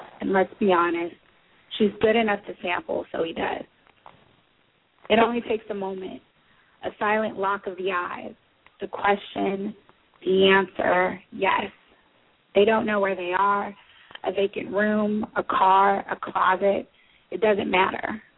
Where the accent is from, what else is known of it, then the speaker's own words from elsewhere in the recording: California, United States; now in Los Angeles, United States; As an American woman living in the suburbs of Los Angeles, I can say that being infected with AIDS was one of the last things that I ever thought about.